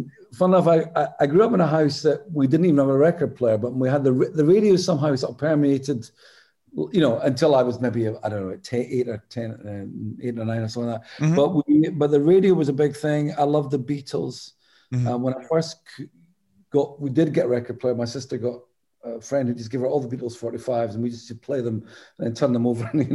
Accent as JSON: {"language": "English", "town": "Dundee", "region": "Scotland", "country": "United Kingdom", "also_born_or_lived": "Glasgow", "said": "I was from Dundee, just 80 miles up the road."}